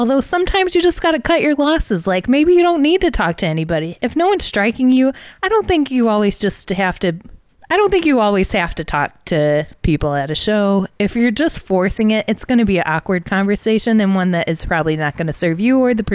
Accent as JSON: {"language": "English", "region": "Ohio", "country": "United States", "said": "I'm from Ohio."}